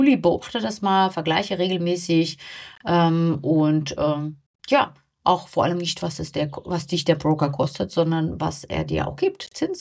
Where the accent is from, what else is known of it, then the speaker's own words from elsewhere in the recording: Hanover, Lower Saxony, Germany; ich komme ja aus Hannover und die Börse ist direkt mitten in der City bei uns.